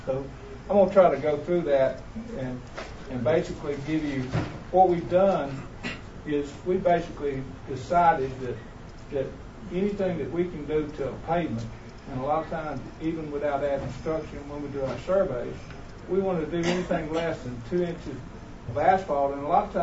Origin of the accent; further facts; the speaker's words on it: the South, United States; because I grew up in the South